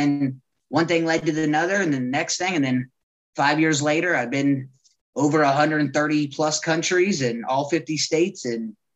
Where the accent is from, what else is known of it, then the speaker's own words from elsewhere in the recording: Bermuda; born there; I started off a traveler when I was born. I was born in Bermuda.